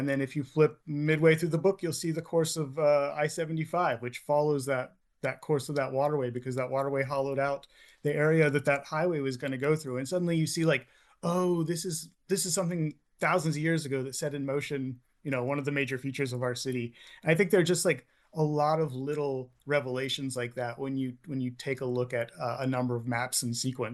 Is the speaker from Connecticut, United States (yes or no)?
no; Hamilton, Ohio, United States; I grew up in Hamilton, which is right up the road, right up 75, and my mom worked in downtown Cincinnati.